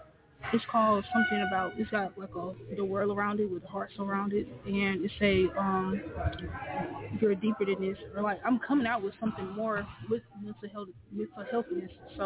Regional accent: Mobile, Alabama, United States; I'm currently from Mobile, but I live in Goodall right now.

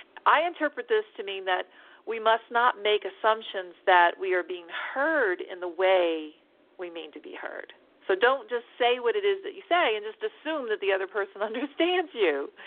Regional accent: United States; I mean, look, I'm an American white woman who has lived in this current era of now

